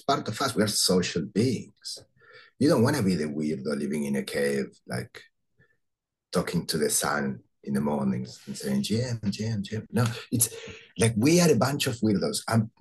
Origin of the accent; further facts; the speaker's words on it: Argentina; I grew up in South America. I was born in Argentina, and I lived broken money.